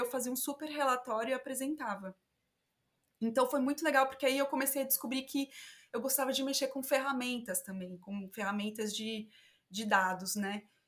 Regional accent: São Paulo, Brazil; eu sou do interior, né? Eu nasci em São Paulo, mas eu vivi minha vida inteira no interior

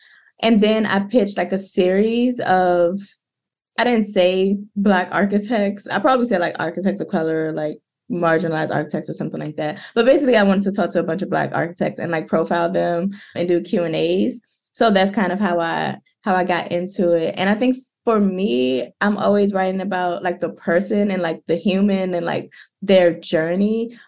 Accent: Washington, District of Columbia, United States; I'm a DC native. I grew up in River Terrace in Ward 7 off like Benin Road, Minnesota Avenue.

